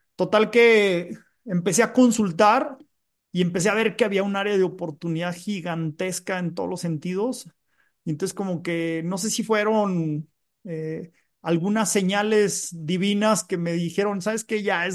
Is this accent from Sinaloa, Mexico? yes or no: no; Durango, Mexico; Soy originario de Durango, capital.